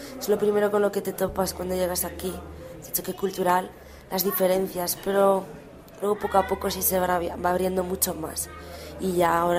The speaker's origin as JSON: {"language": "Spanish", "region": "Galicia", "country": "Spain", "lives_now": "Czech Republic", "said": "Yo soy de Galicia, ¿no? Y aquí de algún modo sí he visto correspondencias con la cultura gallega, ¿no?"}